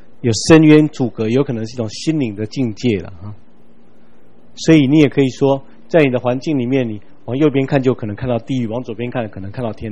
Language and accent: Chinese; China; 我们中国人说不定你也还有这种观念，想到鬼比较多想到是人死后变成的。